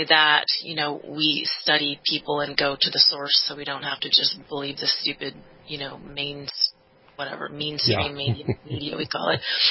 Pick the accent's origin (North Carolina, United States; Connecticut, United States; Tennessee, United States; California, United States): California, United States; moved away as an adult; I'm from California. I don't know.